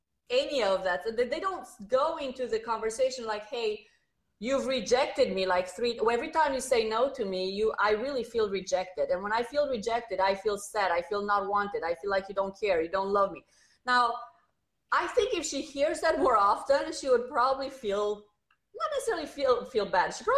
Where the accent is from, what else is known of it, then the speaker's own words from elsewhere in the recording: Romania; English is a second language; now in United States; I'm sure you hear a slight accent. You know, I'm originally from Romania